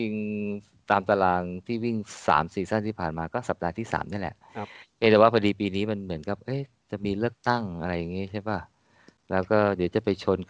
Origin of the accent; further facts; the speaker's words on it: Bang Sai, Phra Nakhon Si Ayutthaya, Thailand; คือบ้านเกิดเนี่ยอยู่อำเภอบางไทรแต่ว่าไปตัวจังหวัดเนี่ยก็ค่อนข้างบ่อย